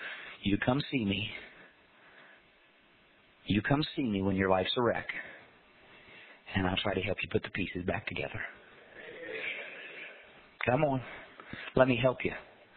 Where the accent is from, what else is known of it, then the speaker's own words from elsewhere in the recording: Winchester, Indiana, United States; now in West Virginia, United States; I grew up in Winchester, Indiana. About 9 miles away from my hometown was the border for Ohio, a city called Union City, Ohio.